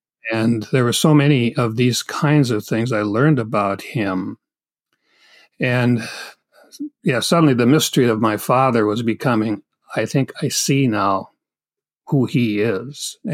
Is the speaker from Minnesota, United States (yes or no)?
yes; Minnesota, United States; My hometown was very fortunate. It was a town of only 4,000 some people when I was there. But the University of Minnesota put a branch of the University of Minnesota right on the edge of town